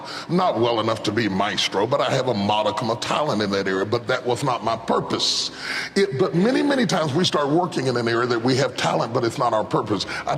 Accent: Charleston, West Virginia, United States; moved away as an adult; now in Dallas, United States; I moved from Charleston, West Virginia, to Dallas, Texas, didn't even know anybody, but I felt like I was finished in West Virginia.

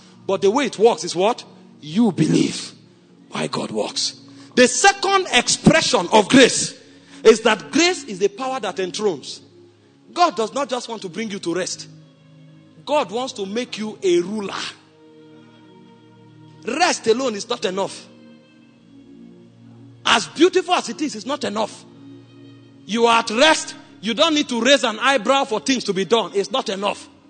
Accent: Nigeria; And as I landed, the driver that carried me, the moment he knew I came from Nigeria, he started talking to me about Dangote.

